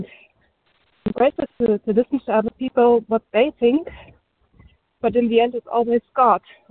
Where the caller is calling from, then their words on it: Germany; English is a second language; recovered compulsive overeater from Germany.